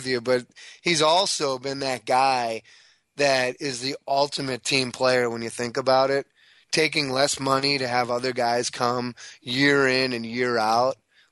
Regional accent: Midwest, United States; And growing up in the Midwest, I played a lot of golf when the conditions were severe.

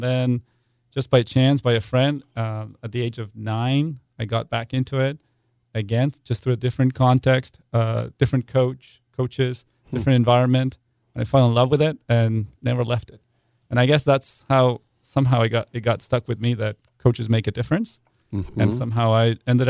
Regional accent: Buenos Aires, Argentina; No, I'm actually from Argentina.

